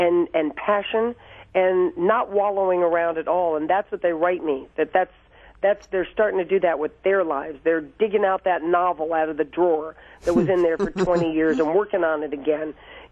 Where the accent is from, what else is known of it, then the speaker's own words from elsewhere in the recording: Fort Lauderdale, Florida, United States; I grew up down in Fort Lauderdale, and I had many Cuban friends.